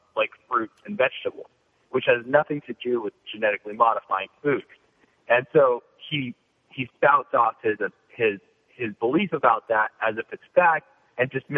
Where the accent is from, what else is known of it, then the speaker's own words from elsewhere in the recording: California, United States; And yes, I'm from California, so you can roll your eyes.